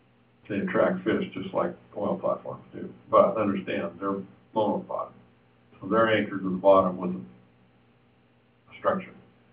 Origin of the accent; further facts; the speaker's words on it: West Coast, United States; I can also tell you, I'm sure glad I'm from the West Coast, because that is an absolutely incredible mess back east.